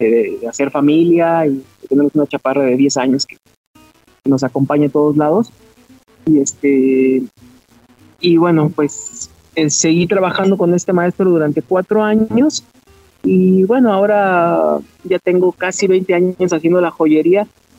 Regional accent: Irapuato, Guanajuato, Mexico; born there; Yo nací en la ciudad de Irapuato. Yo sí soy del estado de Guanajuato. Y bueno, pues aquí yo me vine a vivir a Guanajuato capital precisamente por La Plata.

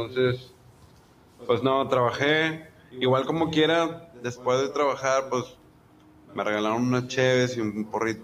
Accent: Mexico; yo creo que nosotros todos como mexicanos tenemos que ver.

